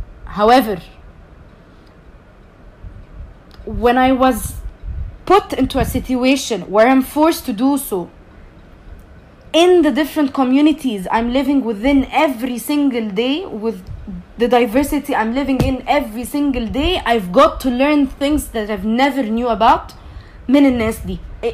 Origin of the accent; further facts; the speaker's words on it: Egypt; اول ما عرفت ان انا مصريه